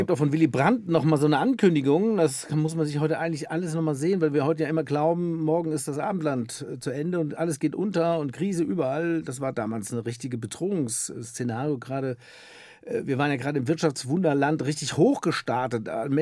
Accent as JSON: {"language": "German", "town": "Freudenberg", "region": "North Rhine-Westphalia", "country": "Germany", "tie": "born or raised there", "said": "ehrlich gesagt bin ich nur in Siegen geboren und ein paar Kilometerchen weiter in dem wunderschönen Ort Freudenberg. Name ist Programm, mitten in der schönsten oder einer der schönsten Naturgegenden im schönen Siegerland aufgewachsen."}